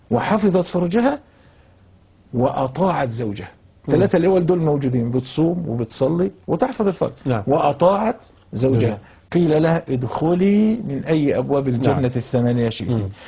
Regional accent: Egypt; والآن عندنا في مصر القائمة 1.5 مليون و600 ألف وكذا

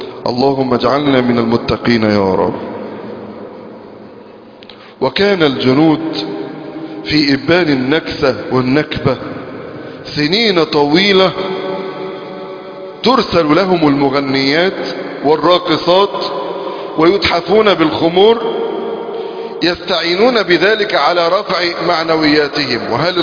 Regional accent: Egypt; نصر أكتوبر 10 من رمضان شرف لنا كمصريين

